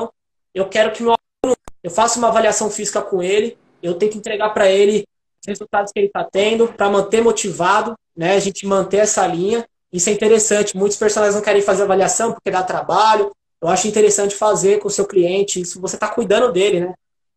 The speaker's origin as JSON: {"language": "Portuguese", "region": "São Paulo", "country": "Brazil", "said": "Eu vim da Zona Leste. Vim lá da Zona Leste de São Paulo, do Fundão."}